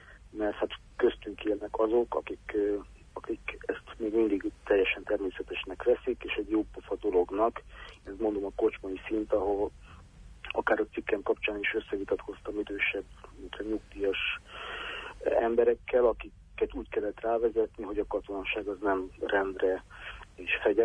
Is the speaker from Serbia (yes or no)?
yes; Serbia; én is szerbiai származású vagyok, vagy ugye balkáni